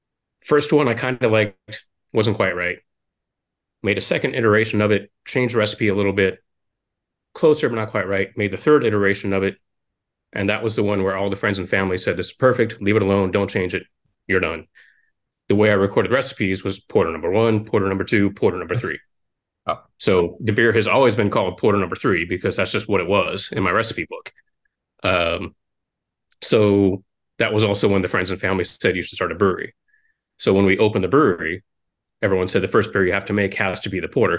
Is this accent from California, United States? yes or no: yes; California, United States; moved away as an adult; now in Seattle, United States; when I moved to Seattle in 1990 from Southern California, there was a lot of great beer up here I'd never had before.